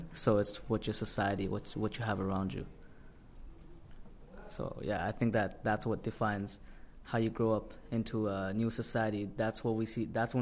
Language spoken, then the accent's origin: English; Canada; Yeah, basically, when we come from Canada to America, it's like a whole new, you just get the feeling of new attitude and new everything, because Americans are just, they're so nice towards Canadians.